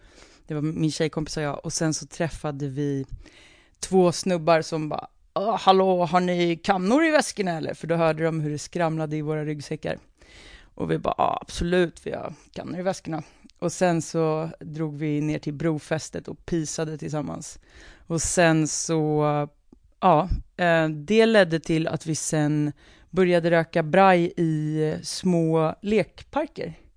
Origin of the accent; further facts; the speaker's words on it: Lidingö, Stockholm County, Sweden; Nu ska jag gå skola hemma på Lidingö istället.